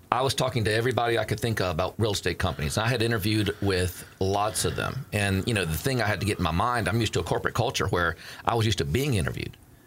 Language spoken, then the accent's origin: English; Anderson, South Carolina, United States; So when I got out of college, I'm from Anderson originally.